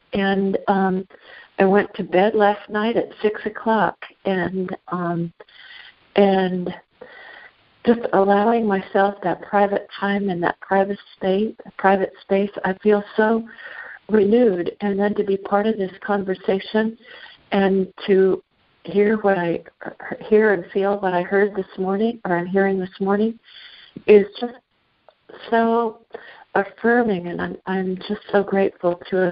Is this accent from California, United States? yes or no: yes; California, United States; from California.